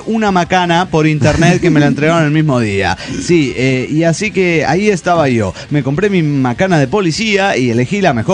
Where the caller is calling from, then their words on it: Zacualpan, Veracruz, Mexico; de Zacualpan, Veracruz, México.